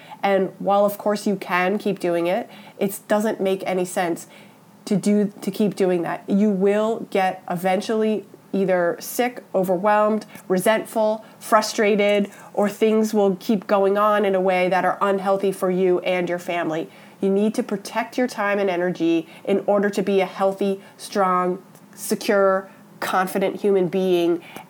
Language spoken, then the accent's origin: English; East Coast, United States; You may have noticed, because I'm from the East Coast, that I communicate a little bit differently.